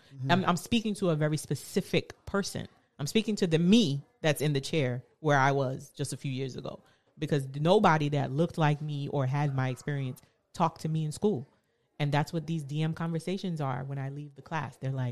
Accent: Brooklyn, New York, United States; the fact that I'm from Brooklyn, which is someplace that people connect to, they have a friend or a family.

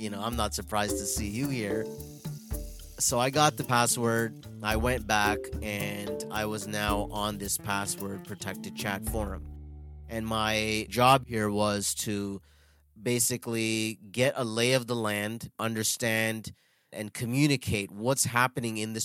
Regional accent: Toronto, Ontario, Canada; I'm born and raised in Toronto, Canada, from Indian parents, growing up in a very strict household.

